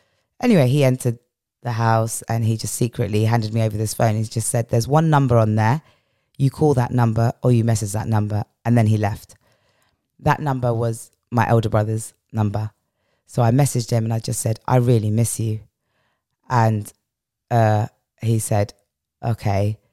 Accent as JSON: {"language": "English", "region": "England", "country": "United Kingdom", "moved": "as an adult", "lives_now": "Dhaka, Bangladesh", "said": "You know, I'm from England. I've come to Dhaka."}